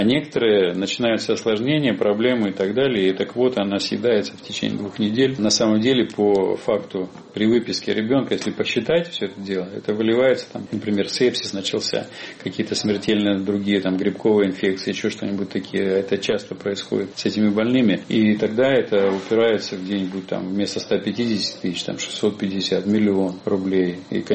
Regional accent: Russia; я гражданин, россиянин, я патриот

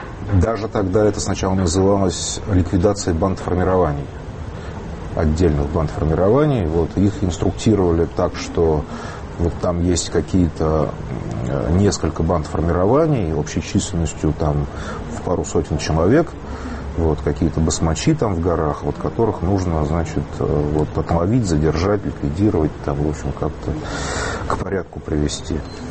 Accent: Nizhny Novgorod, Nizhny Novgorod Oblast, Russia; в моем родном городе Нижнем Новгороде

